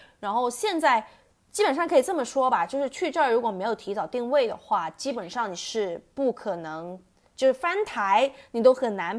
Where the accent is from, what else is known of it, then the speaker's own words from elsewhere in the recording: Guangzhou, Guangdong, China; 我就是在那个滨江边上长大的嘛，然后我其实基本上从我上小学开始一直到我高中都是在海珠区这边